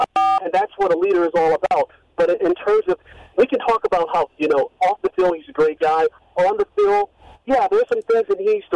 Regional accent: Wisconsin, United States; now in Las Vegas, United States; I'm originally from Wisconsin. I spent the majority of my life in Wisconsin, and I've lived here now in Vegas for a little bit over 10 years.

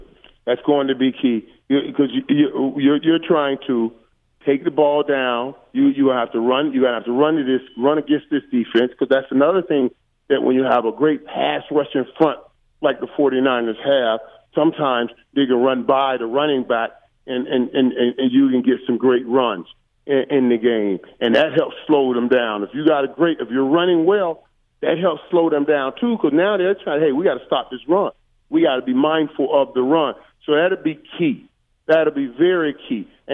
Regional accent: Miami, Florida, United States; That's where I'm from. I'm from Miami, home all the way around, so I'm looking forward to it.

